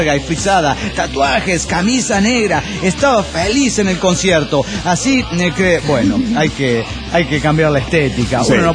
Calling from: Santa Barbara, California, United States; de Santa Bárbara, Califas.

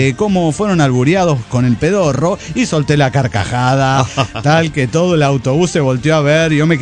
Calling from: Mexico City, Mexico; del Distrito Federal.

